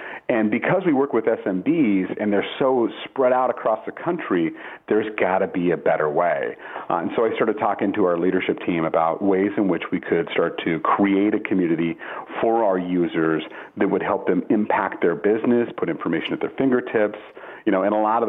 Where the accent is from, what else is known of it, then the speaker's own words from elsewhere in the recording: Tacoma, Washington, United States; I grew up in Tacoma, Washington, which is a very urban sort of area.